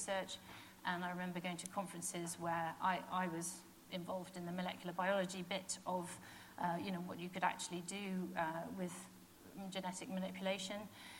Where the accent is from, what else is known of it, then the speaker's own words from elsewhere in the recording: Wales, United Kingdom; I'll overlook the fact that I'm Welsh